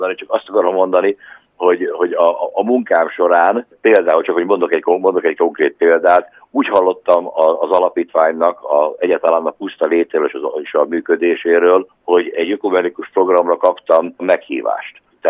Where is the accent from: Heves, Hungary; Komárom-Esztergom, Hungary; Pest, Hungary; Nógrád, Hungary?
Pest, Hungary; miután mi Pest közelében nőttünk föl